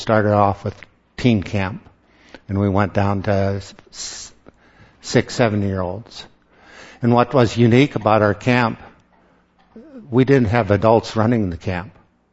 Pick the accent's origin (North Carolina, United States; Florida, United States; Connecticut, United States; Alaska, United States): Alaska, United States; Anchorage; This is where I grew up. This is in Anchorage. I was born and raised in Anchorage.